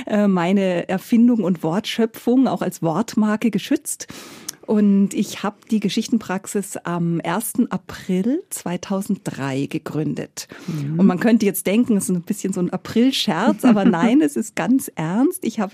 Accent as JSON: {"language": "German", "town": "Munich", "region": "Bavaria", "country": "Germany", "tie": "born or raised there", "said": "Ich komme immer wieder gerne nach München in meine Heimatstadt."}